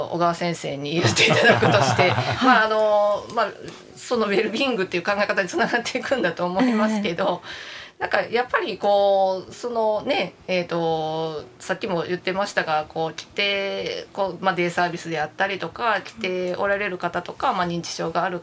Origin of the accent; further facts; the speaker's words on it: Kyoto, Japan; 京都生まれの京都育ちでございます、